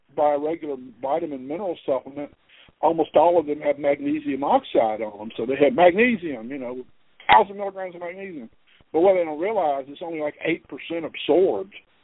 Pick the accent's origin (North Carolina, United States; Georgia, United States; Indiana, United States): Georgia, United States; I'm saying herbs because I'm from South Georgia.